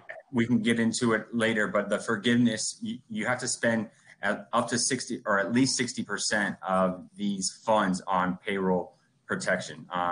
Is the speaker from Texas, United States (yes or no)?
no; Miami, Florida, United States; now in Orlando, United States; So I was born and raised in Miami. I moved up to Orlando in 2016.